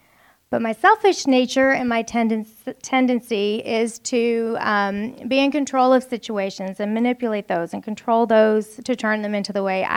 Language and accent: English; Pennsylvania, United States; I grew up in Pennsylvania with both of my parents, and I'm the middle of three daughters.